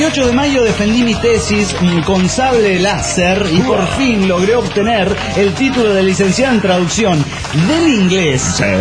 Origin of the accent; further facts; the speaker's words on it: Cochabamba, Bolivia; de Cochabamba, Bolivia.